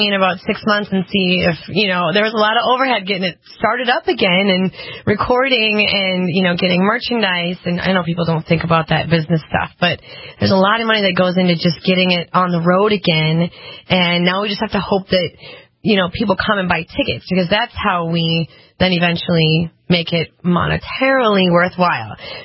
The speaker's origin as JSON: {"language": "English", "region": "North Dakota", "country": "United States", "tie": "born or raised there", "said": "It feels so good to be back in my home state, always my roots."}